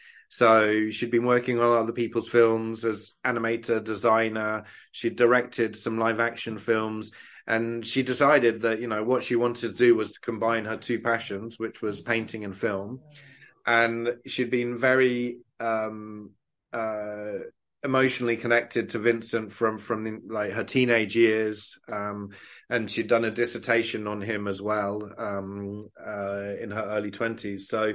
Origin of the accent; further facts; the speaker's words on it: United Kingdom; like many people growing up in Britain, my main experience of animation was kind of Danger Mouse and Disney.